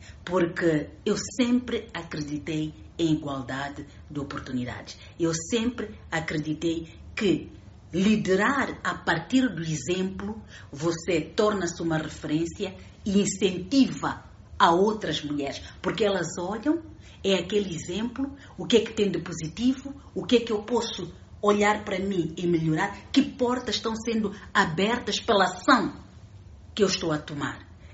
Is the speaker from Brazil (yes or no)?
no; Mozambique; Porque nós próprios, como nação, como moçambicanos, dizemos, olha, contamos com as nossas próprias forças